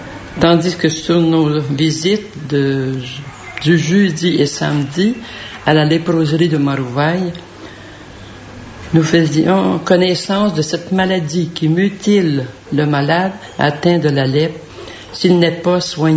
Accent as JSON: {"language": "French", "town": "Saint-Jean-Chrysostome", "region": "Quebec", "country": "Canada", "tie": "born there", "said": "Je suis née à Saint-Jean-Chrysostome … cultivateur dans une petite paroisse"}